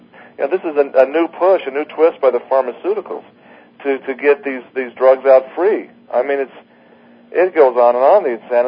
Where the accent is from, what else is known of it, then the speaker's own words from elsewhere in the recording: Ogden, Utah, United States; It's just another thing just happened today in my hometown here in Ogden, Utah.